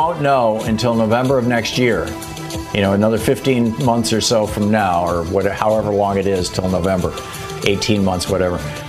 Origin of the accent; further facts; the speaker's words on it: Michigan, United States; the people that I knew growing up in the Michigan militia, or at least I knew one of them.